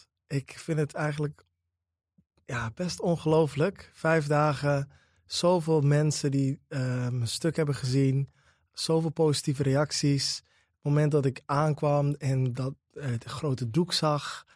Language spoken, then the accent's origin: Dutch; Groningen, Netherlands; Ik kom uit Groningen.